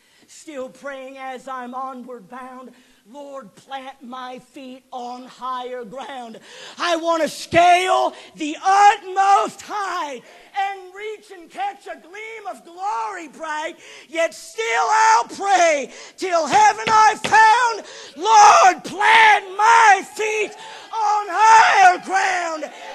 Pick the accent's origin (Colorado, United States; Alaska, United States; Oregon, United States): Oregon, United States; also born or lived in California / New Hampshire; I've been here 3 years now. I was born in California, raised in Oregon, lived in New Hampshire, and I pride myself on the fact that I don't have a southern accent